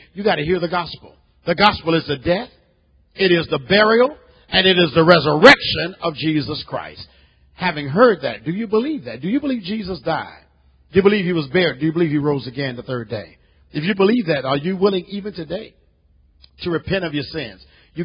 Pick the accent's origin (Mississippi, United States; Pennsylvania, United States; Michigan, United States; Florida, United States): Florida, United States; Listen, since I'm from Florida, let's let the Bible talk.